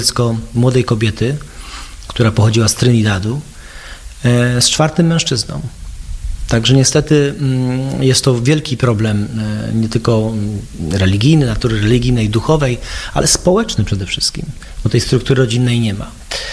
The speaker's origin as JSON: {"language": "Polish", "town": "Boston", "region": "Massachusetts", "country": "United States", "tie": "born or raised there", "moved": "as an adult", "said": "wychowałem się w Stanach Zjednoczonych, w Bostonie, gdzie się urodziła moja babcia, więc tam kończyłem high school, czyli liceum ogólnokształcące, tam studiowałem w college."}